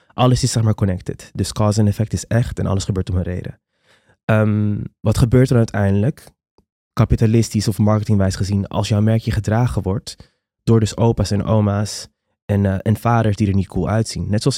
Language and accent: Dutch; Curaçao; Want ik kom uit Curaçao en ik weet niet eens wat dat betekent. Ik was 28 toen. Ik ben al minstens 37.